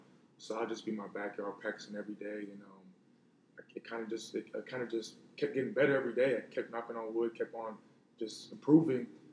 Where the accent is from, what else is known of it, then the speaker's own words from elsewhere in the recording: Houston, Texas, United States; also born or lived in Nigeria; I just say because I was born in Houston. Then I went to Nigeria my fourth grade year to, like, know where I was from with my dad, my brothers.